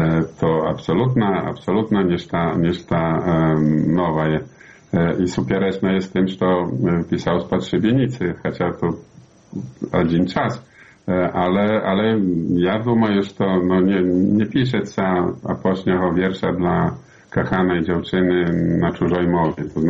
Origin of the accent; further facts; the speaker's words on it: Belarus; ми білоруси